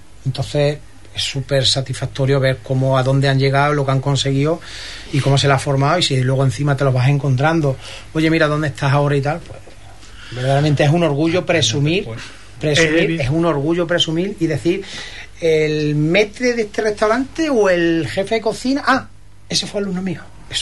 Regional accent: Jaén, Andalusia, Spain; Desde chiquitillo, pues desde Tasca, yo soy de Jaén

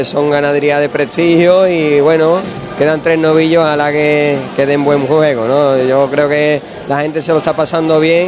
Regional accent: Seville, Andalusia, Spain; Soy de Sevilla, pero Sevilla y Huelva, Cádiz, van de la mano

